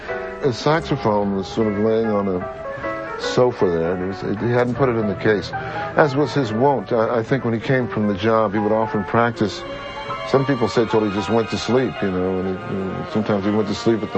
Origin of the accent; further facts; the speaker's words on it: Philadelphia, Pennsylvania, United States; John, I'm from Philadelphia.